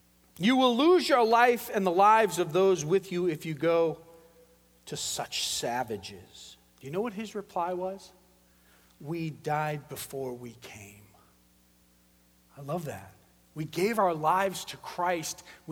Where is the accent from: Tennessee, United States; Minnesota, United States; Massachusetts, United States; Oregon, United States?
Massachusetts, United States; Boston; Originally, you know, I'm from Boston.